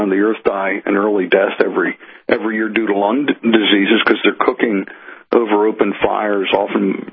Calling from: Pittsburgh, Pennsylvania, United States; I'm calling you from Pittsburgh, Pennsylvania, and right beneath me, about 5,000 feet or a mile down, is the Marcellus Shale.

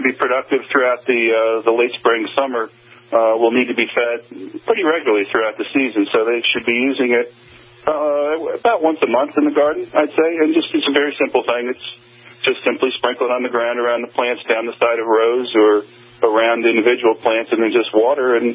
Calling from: New Jersey, United States; No, actually, I'm calling you from New Jersey, and we're in the middle of what we call pollen season.

